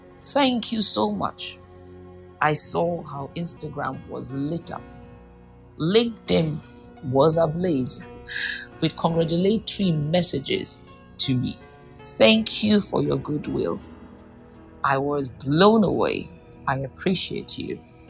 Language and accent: English; Nigeria; And I had to tell him, there's no such language as Nigerian. We are 250 to 522 languages, depending on who is counting.